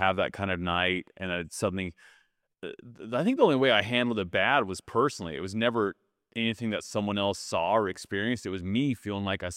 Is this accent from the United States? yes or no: yes; Utah, United States; moved away as an adult; also born or lived in New York; Because growing up in Utah, all I ever wanted to do was move out of Utah. I wanted to be bigger in that state. And I, you know, I was 29 or 30. I moved to New York.